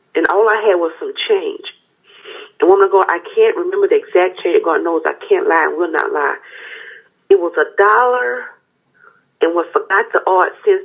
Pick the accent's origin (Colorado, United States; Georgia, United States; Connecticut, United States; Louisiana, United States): Louisiana, United States; Like I said, I'm from Bachelor, you know, small town, you know, country town.